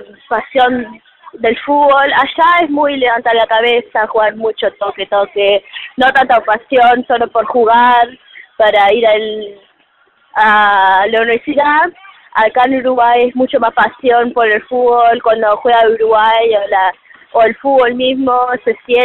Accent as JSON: {"language": "Spanish", "region": "New York", "country": "United States", "said": "Sí, soy de Nueva York, Estados Unidos, y sí juego en el club de allá, pero soy de padre uruguayo."}